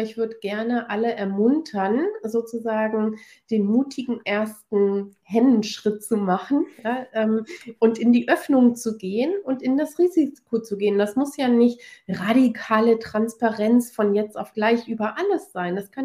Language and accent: German; Hamburg, Germany; ich komme aus Hamburg